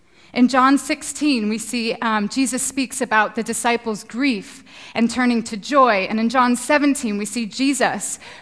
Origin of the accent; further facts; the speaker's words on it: Florida, United States; Because I am from the Sunshine State in the States. I am a Florida girl through and through.